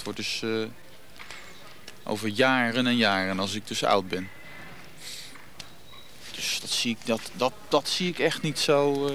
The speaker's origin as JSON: {"language": "Dutch", "town": "Amsterdam", "region": "North Holland", "country": "Netherlands", "said": "Ik kom uit de Spaarndammer buurt"}